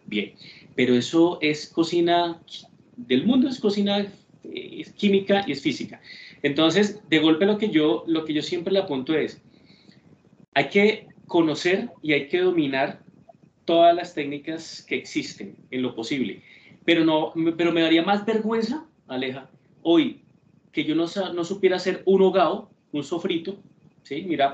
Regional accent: Colombia; cuando somos cocineros colombianos, tenemos que ser muy fuertes con nuestra cocina colombiana

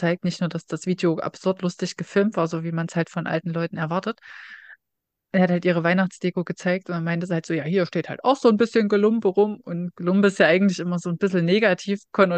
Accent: East Germany, Germany; wir kommen doch beide aus dem Osten. Und dann fällt mir halt ein, dass ich aus einer ganz anderen Region komme.

